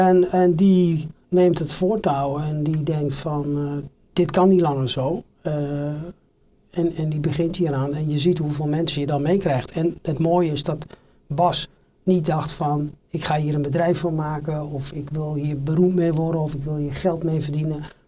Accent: Vriezenveen, Overijssel, Netherlands; born there; Ik ben geboren in Twente, in Frieseveen. In 1968, ben ik 55 jaar.

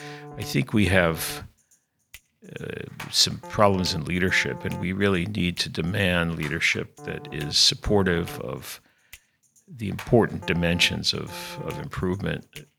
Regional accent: United States; That's how I feel as an American.

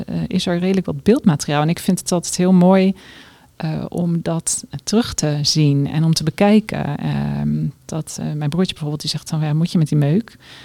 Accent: Maassluis, South Holland, Netherlands; 47 jaar. En ik kom uit Maassluis.

